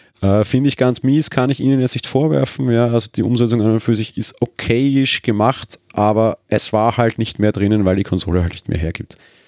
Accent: Austria; Ich bin Österreicher

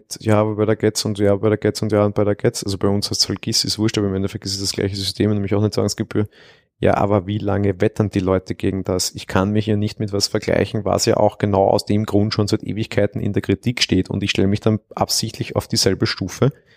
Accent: Austria; ich da kann das als Österreicher, ich sag mal, relativ legal das sogar empfangen

